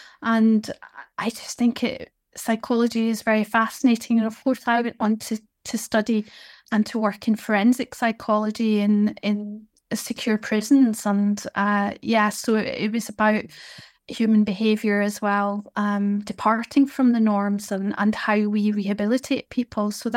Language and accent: English; East Kilbride, Scotland, United Kingdom; also born or lived in Glasgow; we moved from Glasgow to East Kilbride, which is in my constituency, when I was a baby. And so we moved from a tenement house to, you know, somewhere that had parks nearby, good opportunities in terms of schooling, and a really thriving town centre